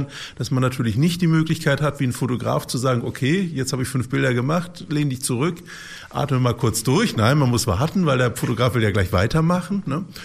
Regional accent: Kiel, Schleswig-Holstein, Germany; Das ist man so als Kieler natürlich ganz anders gewohnt.

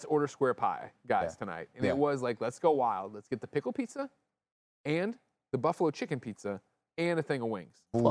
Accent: Midwest, United States; I'm a proud member of Team Fat. I'm from the Midwest.

